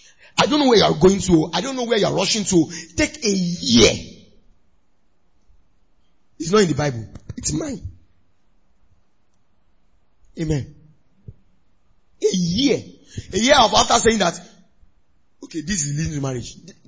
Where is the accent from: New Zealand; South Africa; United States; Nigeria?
Nigeria; Ibadan, Oyo; I grew up in Ibadan, sorry.